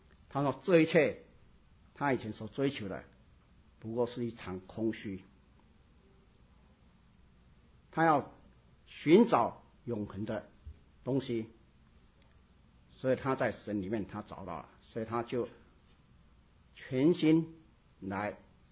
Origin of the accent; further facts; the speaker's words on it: Taiwan; 可能我们从台湾来的有听过